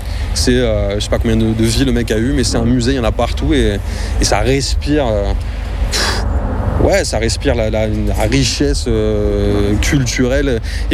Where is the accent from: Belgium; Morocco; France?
France; Nouvelle-Aquitaine; moi j'ai passé mon enfance dans les Landes, à côté de Mont-de-Marsan et tout. Et même à Mimizan, je me rappelle.